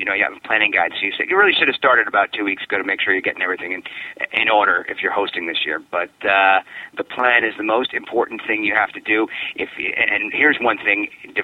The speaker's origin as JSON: {"language": "English", "region": "New York", "country": "United States", "tie": "born or raised there", "lives_now": "Chicago, United States", "said": "I grew up in New York, so it was always there. Now I'm in Chicago"}